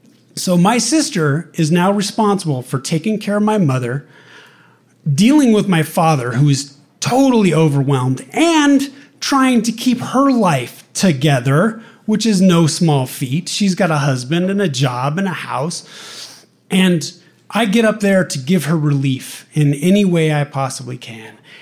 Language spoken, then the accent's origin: English; Sacramento, California, United States; I'm from Sacramento. She stays in Sacramento. She builds her career in Sacramento. My mother calls me a butterfly. And I go all over the country.